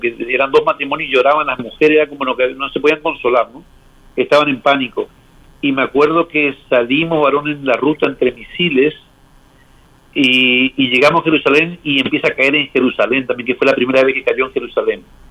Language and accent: Spanish; Corrientes, Argentina; moved away as an adult; now in Beersheba, Israel; soy de Corrientes, vivimos acá hace 19 años, estoy con mi esposa y cuatro hijos, llegamos acá en el año 2003, esta ya es nuestra séptima guerra, acá estamos siempre en el Negev, en Beersheba